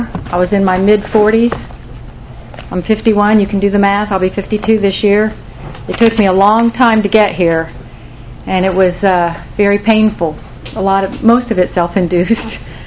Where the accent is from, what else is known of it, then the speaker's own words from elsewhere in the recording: Auburndale, Florida, United States; also born or lived in Winter Haven, Florida; And I was born in Winter Haven, Florida, and I grew up in Auburndale, Polk County. We called it Polk County.